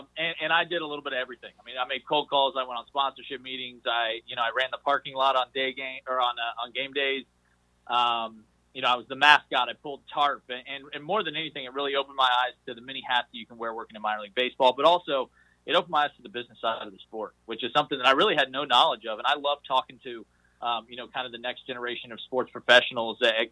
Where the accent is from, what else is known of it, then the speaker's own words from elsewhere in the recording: Lexington, Kentucky, United States; also born or lived in Port Charlotte; my hometown team in Lexington